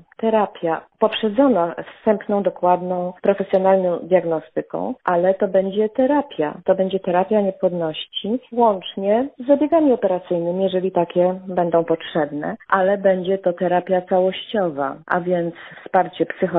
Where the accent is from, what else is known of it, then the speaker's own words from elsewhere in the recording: Łódź, Łódź Voivodeship, Poland; Ja jako łodzianka bardzo bym się z tego cieszyła.